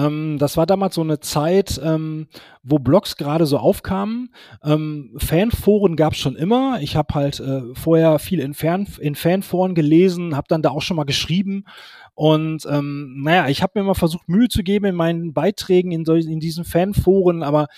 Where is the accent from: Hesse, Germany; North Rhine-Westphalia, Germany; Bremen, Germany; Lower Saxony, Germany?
North Rhine-Westphalia, Germany; ich war auch immer schon ein Ruhrgebietsmensch, ne? Ich war immer schon ganz zufrieden mit meiner Heimat so